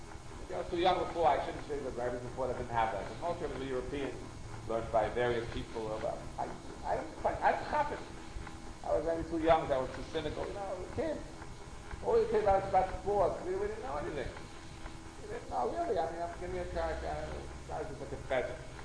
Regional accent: Brooklyn, New York, United States; I grew up in Brooklyn as a little kid, and we didn't know anything.

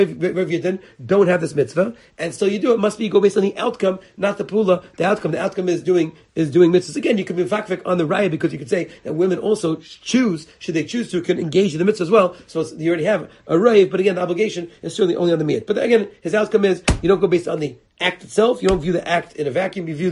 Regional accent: New York, United States; But even in places that I grew up in New York where they never Erev, it was very, very common.

